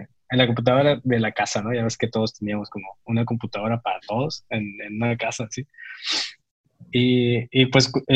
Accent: Hermosillo, Sonora, Mexico; also born or lived in Guaymas; soy allá, originario ya también. Nací en Guaymas, pero okay, pues fui criado en Hermosillo casi.

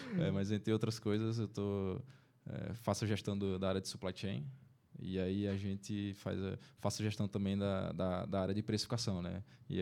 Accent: Natal, Rio Grande do Norte, Brazil; eu sou aqui de Natal, me formei aqui na UFRN, sou engenheiro de produção também

